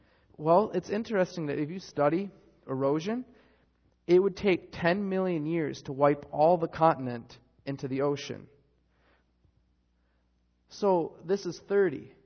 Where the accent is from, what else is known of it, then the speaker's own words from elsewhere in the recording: Michigan, United States; I grew up in Michigan, and I've traveled around when I was a little kid to Iowa and these places